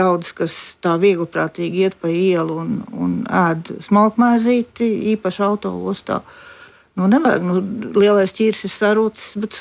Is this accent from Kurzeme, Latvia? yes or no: no; Riga, Latvia; Manā bērnībā Pārdaugavā nemaz nebija tik bieži viņi.